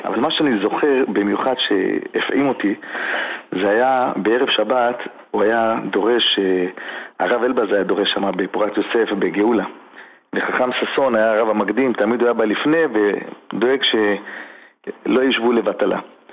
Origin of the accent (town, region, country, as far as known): Jerusalem, Jerusalem District, Israel; born or raised there